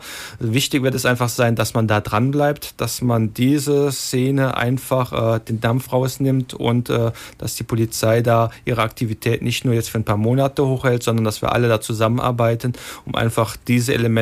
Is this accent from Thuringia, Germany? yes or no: no; Aachen, North Rhine-Westphalia, Germany; now in Cologne, Germany; Ich komme aus Aachen, wie ich schon gesagt habe, deswegen die Alemannia, mit der bin ich groß geworden.